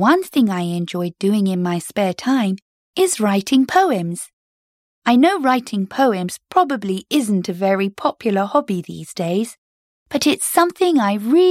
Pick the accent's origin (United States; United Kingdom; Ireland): United Kingdom; Scotland; Oh, I'm Scottish.